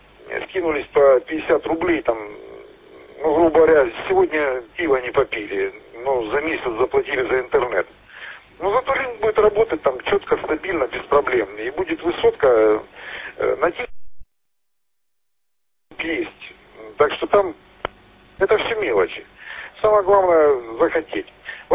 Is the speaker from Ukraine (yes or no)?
yes; Donbas, Ukraine; Давайте, мужики, я с Донбасса